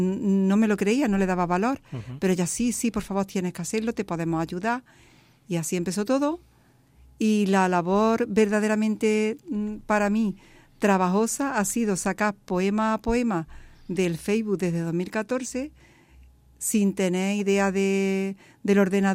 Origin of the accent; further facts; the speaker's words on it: Estepa, Andalusia, Spain; Yo nací en Estepa, pero el cortijo, primeramente, estuve en Flores y en la infancia, en la tierna infancia, y después ya vivimos en El Gallo.